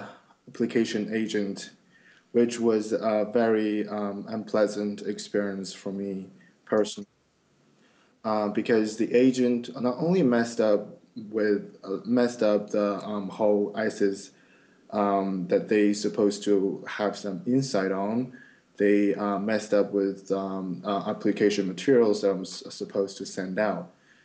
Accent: Beijing, China; moved away as an adult; now in New York, United States; I'm from China, north part of China, around Beijing area. I came to New York for my bachelor, for my graduate degree in public relations and corporate communications.

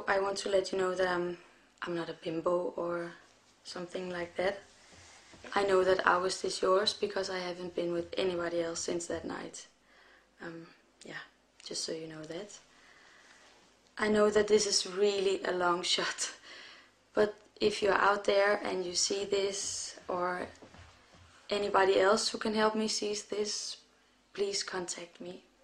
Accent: Denmark; I'm from Denmark

